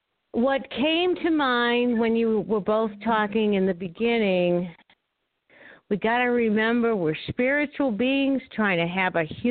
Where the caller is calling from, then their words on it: Arizona, United States; Well, good evening, Adam and Patsy. … in Arizona.